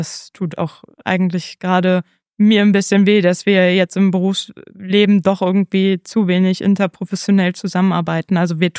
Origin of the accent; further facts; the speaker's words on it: Berlin, Germany; gerade als Berlinerin